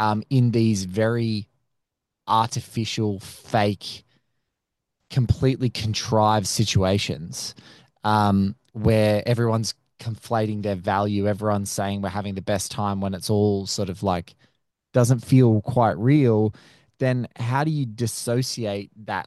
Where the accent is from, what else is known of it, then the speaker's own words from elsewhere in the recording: Australia; Can I also just say, as an Australian